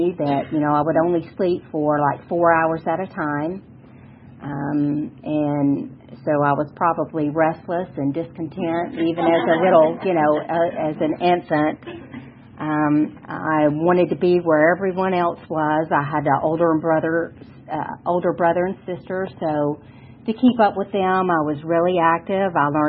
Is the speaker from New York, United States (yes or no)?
no; Hapeville, Georgia, United States; But I grew up in Hapeville, right outside of the airport, that area.